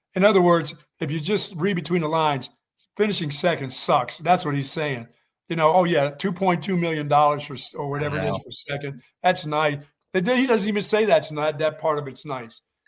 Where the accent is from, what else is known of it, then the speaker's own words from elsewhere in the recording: Philadelphia, Pennsylvania, United States; when I was born in Philly, I just stayed in South Philly, you know. I wasn't allowed to get out there to Aronimink.